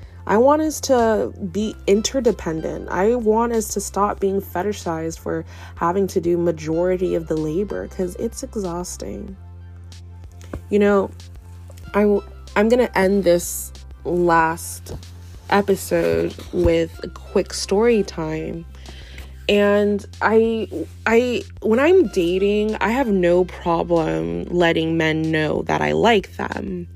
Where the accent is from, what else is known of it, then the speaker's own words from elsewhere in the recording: United States; I'm Black. But I'm Ghanaian American and I have very African, like, Black features.